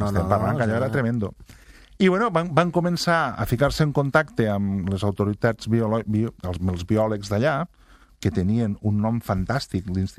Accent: Catalonia, Spain; som més catalans que ningú

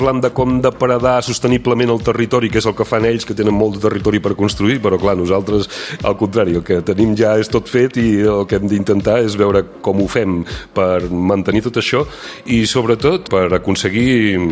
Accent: Catalonia, Spain; nosaltres com a catalans

